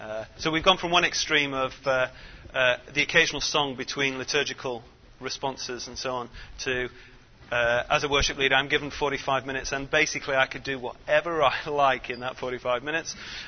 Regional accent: Brighton, South East England, United Kingdom; I'm from Brighton on the south coast of England

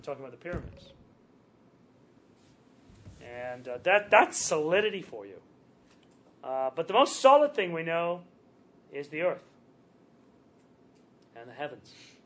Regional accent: England, United Kingdom; I grew up in England, and I can still remember seeing oak trees that were 400 or 500 years old

